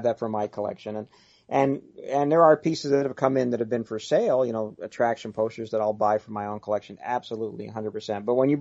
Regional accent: East Coast, United States; I'm from the East Coast, but my grandparents lived out here. We come out and see them every year.

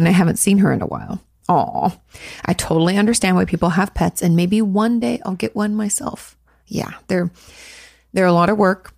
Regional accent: New York, United States; I'm from New York. I'm 23. I come from an Orthodox Jewish family

